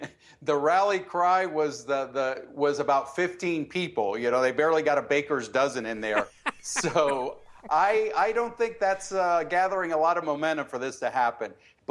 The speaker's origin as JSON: {"language": "English", "town": "Miami", "region": "Florida", "country": "United States", "tie": "born or raised there", "said": "I grew up in Miami, and I'm still in therapy over that Miami Dolphins number one song."}